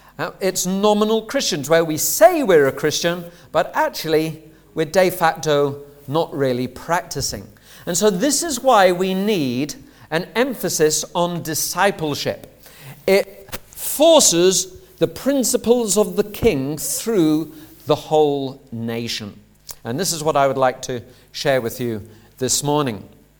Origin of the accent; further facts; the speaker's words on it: Hull, Yorkshire and the Humber, United Kingdom; It's rather like when I was growing up in Hull in the 1980s.